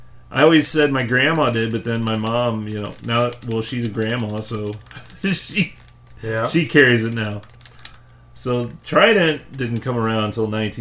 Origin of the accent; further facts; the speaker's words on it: St. Louis, Missouri, United States; so we're from St. Louis. St. Louis Cardinals have always been a big thing.